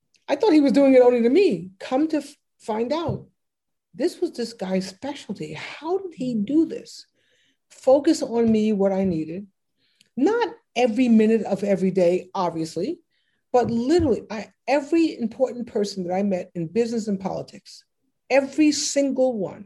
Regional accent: United States; It's like, he's from Bermuda. I'm from America.

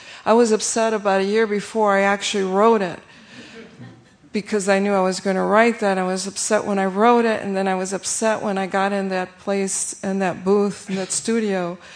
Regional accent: Chicago, Illinois, United States; moved away as an adult; And I always knew when I was born and raised in Chicago, and I always knew there would be a time in which I would end up in New Mexico

